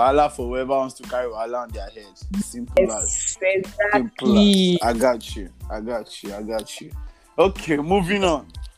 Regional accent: Kano, Nigeria; born there; Bro, me, I was born in Kano, Oluchi. I know you do not know this. I was born in Kano. My parents are from Yoruba land and I have family in Igbo side.

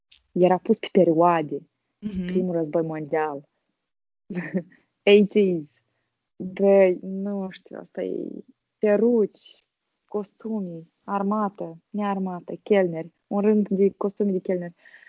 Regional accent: Chișinău, Moldova; now in United Kingdom; Am venit totuși cu engleză din Chișinău, umblând la cursuri, de la școală, mai privind filme. Și când am ajuns în UK

